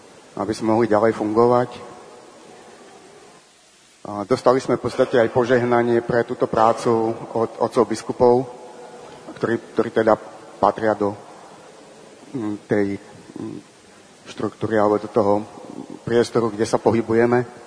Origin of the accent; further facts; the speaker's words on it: Prešov, Prešov Region, Slovakia; Ja som z Prešova, možno to aj počuť trošku z hlasu a z prízvuku.